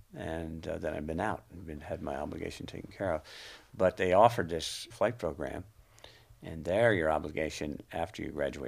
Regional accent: Delaware, United States; Delaware.

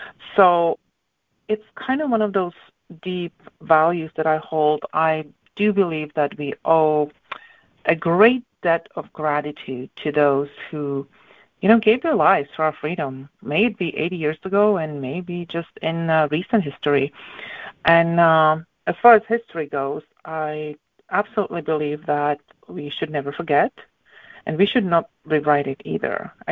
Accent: Northern Moravia, Czechia; English is a second language; I was born in Czech Republic, and I lived in Northern Moravia, which is a region in that country.

